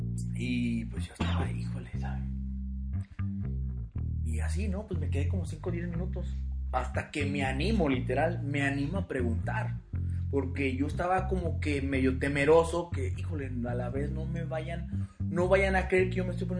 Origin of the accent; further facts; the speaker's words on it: Mexico; yo no soy iraní, le digo, soy de México.